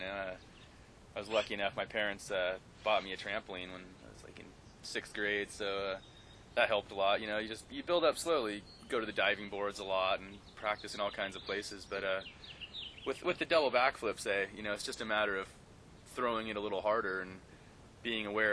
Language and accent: English; Baker City, Oregon, United States; now in Alta, United States; I grew up in Oregon, Baker City, Oregon, and through the process of just kind of going to school and looking for a better place to ski, I ended up moving out to Alta.